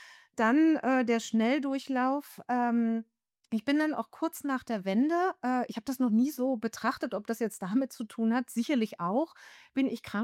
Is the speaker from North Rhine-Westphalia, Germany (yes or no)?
no; Lutherstadt Wittenberg, Saxony-Anhalt, Germany; born there; auf die 50 zu. Zumindest im nächsten Jahr ist es dann soweit. Geboren bin ich tatsächlich in Lutherstadt Wittenberg, wo der gute Luther seine Thesen an die Wand geschlagen hat.